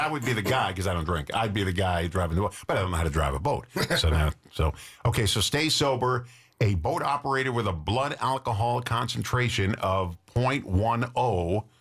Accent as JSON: {"language": "English", "town": "Long Island", "region": "New York", "country": "United States", "tie": "born or raised there", "said": "I grew up on Long Island, in New York City on Long Island."}